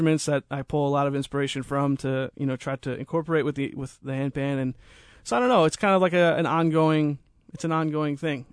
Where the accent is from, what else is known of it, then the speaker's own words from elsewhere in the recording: New Jersey, United States; I think, I mean, obviously, like, I'm from New Jersey.